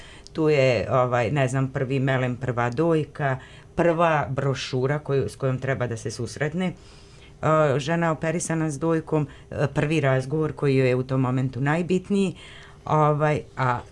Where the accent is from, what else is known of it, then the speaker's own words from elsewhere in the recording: Republika Srpska, Bosnia & Herzegovina; dolazim iz Potkozarja.